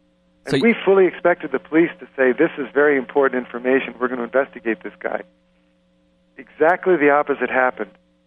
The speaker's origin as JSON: {"language": "English", "country": "United States", "said": "But I'd always felt, you know, being an American, and, you know, I'm fairly well known."}